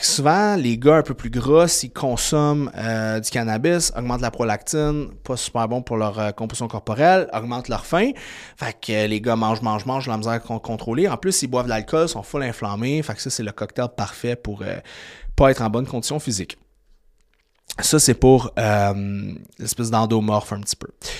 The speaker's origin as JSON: {"language": "French", "town": "Quebec City", "region": "Quebec", "country": "Canada", "said": "On est chic, on est de Québec, t'as accès à rien au Québec"}